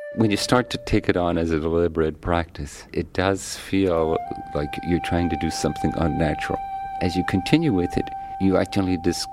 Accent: Ireland; moved away as an adult; now in San Francisco, United States; I grew up in Ireland, and after I finished college and worked for a couple of years, I decided to travel, and I ended up traveling to Japan.

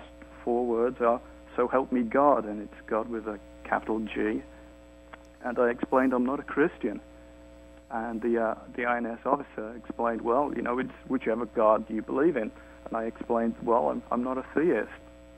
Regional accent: United Kingdom; now in San Francisco, United States; Well, I am British.

